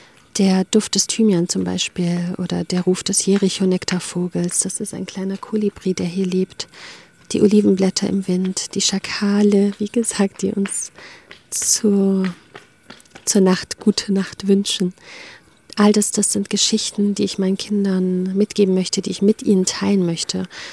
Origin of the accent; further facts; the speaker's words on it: Germany; Ich bin Deutsche, ich bin Libanesin